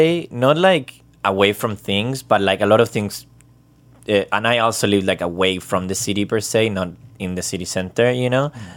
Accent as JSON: {"language": "English", "country": "Chile", "moved": "yes", "lives_now": "United States", "said": "Well, I'm originally from Chile. I moved to the U.S. about 10 years ago now in 2015. And I've been in Florida pretty much since."}